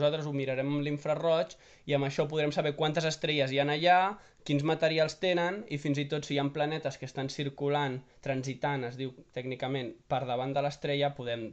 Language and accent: Catalan; El Masnou, Catalonia, Spain